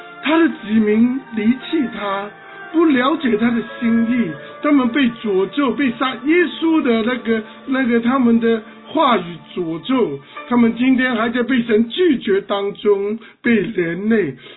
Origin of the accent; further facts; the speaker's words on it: China; 就今天你呼唤我们中国人